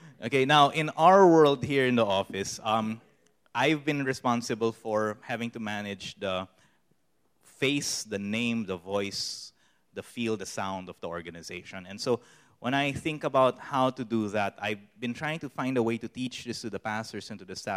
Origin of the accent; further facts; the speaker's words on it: Philippines; I've had to become keenly aware of our natural instincts as Filipino.